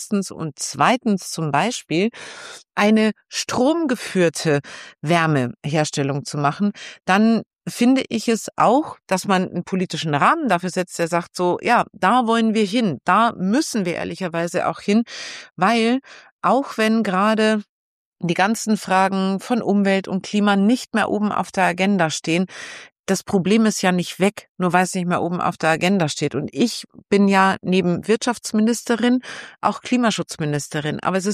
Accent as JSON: {"language": "German", "town": "Düsseldorf", "region": "North Rhine-Westphalia", "country": "Germany", "said": "ich bin Düsseldorferin."}